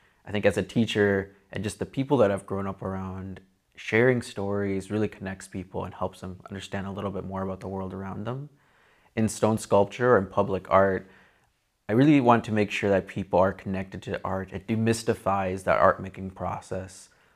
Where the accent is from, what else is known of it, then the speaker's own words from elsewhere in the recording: United States; So growing up around the Lake Travers or the North Dakota, South Dakota, Minnesota region, I really had like this really great opportunity to be immersed in multiple cultures